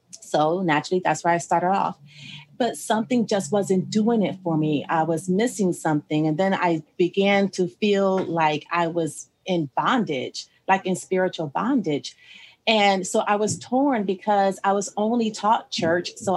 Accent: Ohio, United States; also born or lived in Texas; So the first part, I was brought up in Ohio. I was born in Texas, but I was brought up in Ohio.

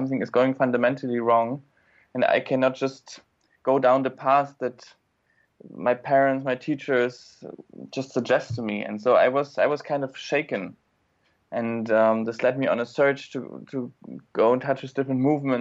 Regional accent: Germany; I grew up in Germany.

